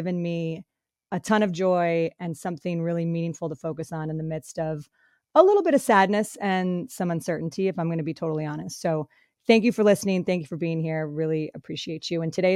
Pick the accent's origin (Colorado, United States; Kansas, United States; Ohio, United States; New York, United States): Colorado, United States; also born or lived in Michigan; now in San Francisco, United States; I live in San Francisco. I've got two young kids, an amazing husband named Chris. I grew up in Colorado and Michigan, went to Boston College